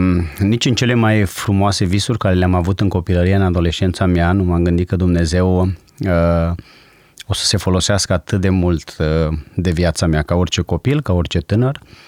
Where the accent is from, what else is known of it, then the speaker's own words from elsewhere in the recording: Suciu de Jos, Maramureș County, Romania; Eram tâmplar în satul meu natal, Suciu de Jos, undeva în Maramureș.